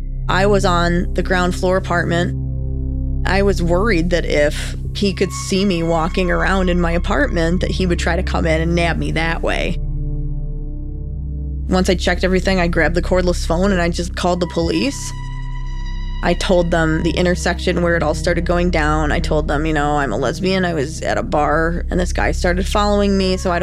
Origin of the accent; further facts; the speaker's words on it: New York, United States; One way that I coped with being homesick was that I read a lot about what was going on back in my home state. I was online scrolling through news articles from Buffalo.